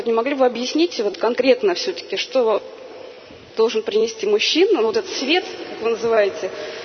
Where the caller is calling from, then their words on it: Moscow, Russia; я из Москвы.